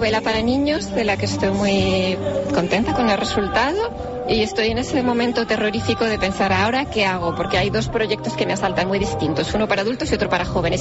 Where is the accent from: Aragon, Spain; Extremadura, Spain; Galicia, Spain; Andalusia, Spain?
Aragon, Spain; Zaragoza; soy de Zaragoza